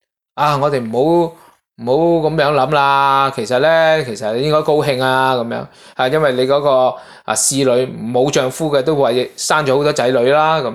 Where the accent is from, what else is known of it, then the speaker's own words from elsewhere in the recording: China; 比如我哋中国人，我哋今日做信耶稣